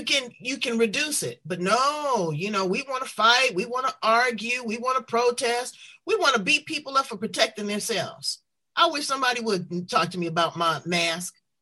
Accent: United States; So brains, I go, being an American, you know, I'm buying up everything, okay?

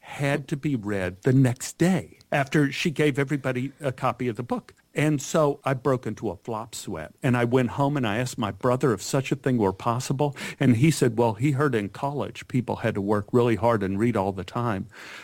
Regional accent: Dallas, Texas, United States; I am from Dallas, Texas, but my mother was from Pennsylvania, Troop, Pennsylvania, which is right near Wilkes-Barre.

